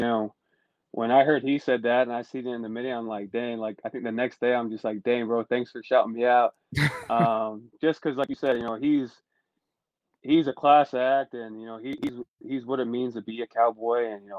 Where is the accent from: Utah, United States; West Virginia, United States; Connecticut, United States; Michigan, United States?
Utah, United States; I went home. I'm from Utah.